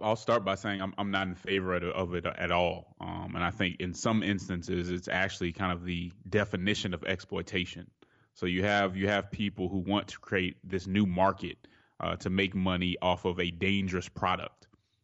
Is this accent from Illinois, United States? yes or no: no; Denver, Colorado, United States; I'm from Denver, Colorado. When I go home, I don't get back much.